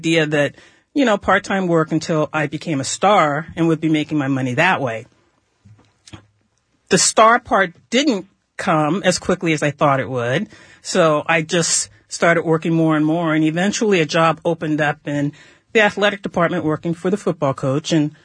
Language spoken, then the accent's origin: English; San Francisco, California, United States; also born or lived in Marin; I was born and raised in San Francisco.